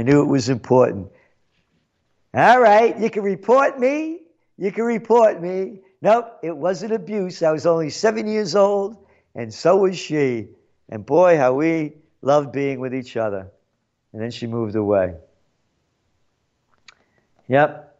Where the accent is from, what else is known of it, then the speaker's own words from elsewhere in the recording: Yonkers, New York, United States; also born or lived in Bronx, United States; And that's a book about growing up in New York, born in the Bronx, moved to Yonkers, what it was like being an Italian kid